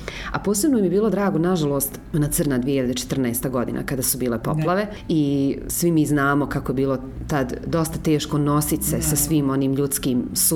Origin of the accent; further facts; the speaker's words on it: Brčko, Brčko District, Bosnia & Herzegovina; tu sam završila i srednju i ekonomsku i dvije godine ekonomskog fakulteta ovdje kod nas u Brčkom.